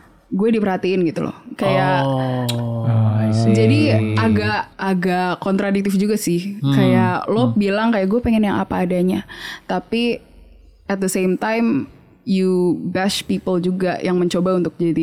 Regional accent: Jakarta, Indonesia; sebagai orang Batak yang tumbuh di Jakarta, aku tuh nggak bisa bahasa Batak sebenarnya. Tapi keluarga aku tuh Batak banget.

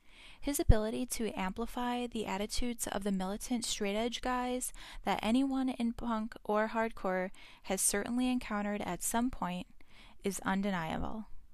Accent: Midwest, United States; And that was especially the case when I was a teen growing up in the Midwest.

